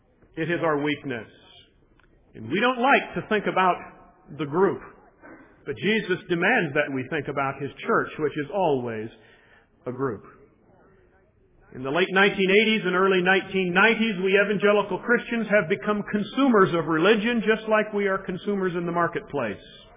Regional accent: United States

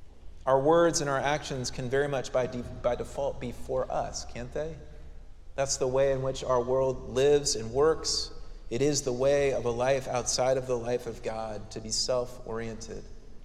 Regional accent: Colorado Springs, Colorado, United States; This is in my hometown of Colorado Springs.

